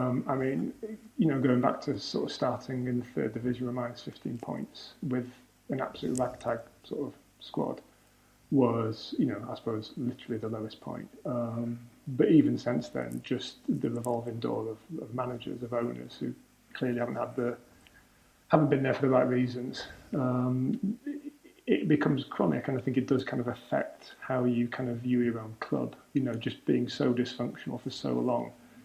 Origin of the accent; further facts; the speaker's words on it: Leeds, Yorkshire and the Humber, United Kingdom; I mean, I'm from Leeds